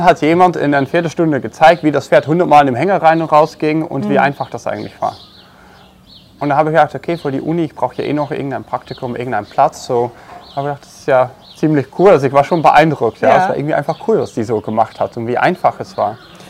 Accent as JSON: {"language": "German", "country": "Netherlands", "said": "Und bei uns in Holland war es halt normal, dass wenn du anfängst zu reiten, fängst du halt an, Dressur zu reiten."}